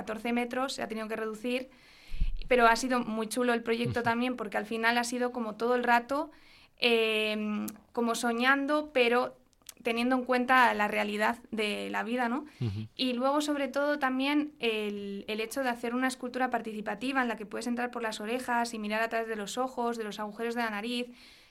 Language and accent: Spanish; Portugalete, Basque Country, Spain; yo soy de Portugalete y un día en un viaje de metro desde Portugalete a Bilbao dibujé un mono a lápiz en el metro